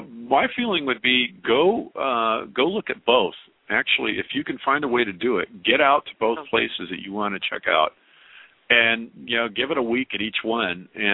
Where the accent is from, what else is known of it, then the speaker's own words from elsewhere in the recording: El Paso, Texas, United States; born there; I was born in El Paso, Texas.